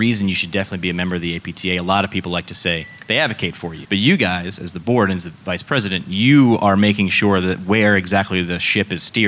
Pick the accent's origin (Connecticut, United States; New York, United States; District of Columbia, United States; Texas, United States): New York, United States; I'm from New York, so New York has to be like number one in my heart.